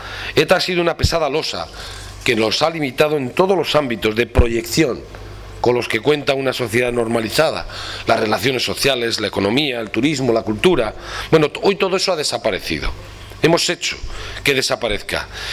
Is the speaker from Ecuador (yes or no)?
no; Basque Country, Spain; porque así somos los vascos.